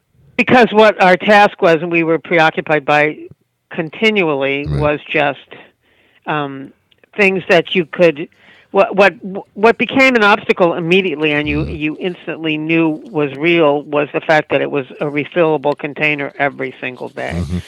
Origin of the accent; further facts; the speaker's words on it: New York, United States; born there; now in California, United States; No. I was born in New York, weirdly, and then I lived in New York for a part of the 80s, yeah. But I live in California and have since high school.